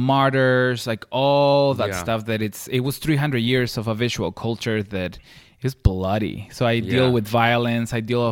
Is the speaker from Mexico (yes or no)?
yes; Ciudad Juárez, Chihuahua, Mexico; From Juarez. Mm-hmm.